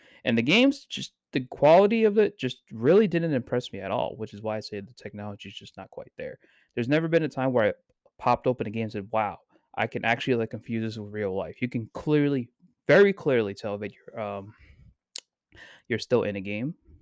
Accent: New York, United States; I'm also from New York, if you guys can tell.

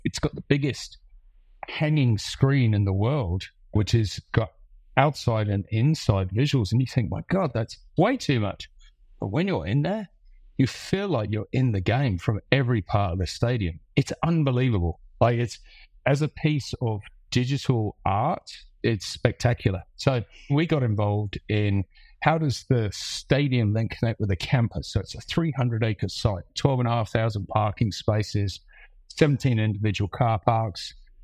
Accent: England, United Kingdom; now in Australia; So originally I was English, but I came out 20 or so years ago. And now I've picked up a bit of a twang.

